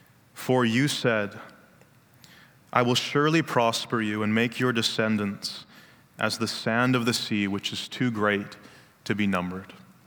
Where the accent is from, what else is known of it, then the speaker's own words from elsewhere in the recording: Vancouver, British Columbia, Canada; I'm from Vancouver, so just down the road, just down the highway, and I've lived there my whole life.